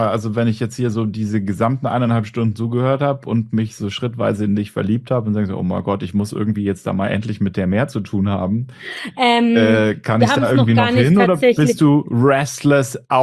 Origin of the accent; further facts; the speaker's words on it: Munich, Bavaria, Germany; Ich komme aus München ursprünglich.